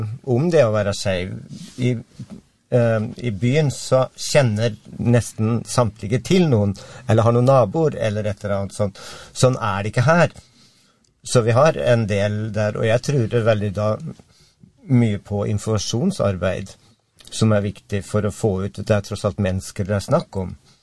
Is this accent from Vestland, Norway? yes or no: no; Oslo, Norway; Jeg kommer jo selv fra Oslo og har bodd der I mange, mange år.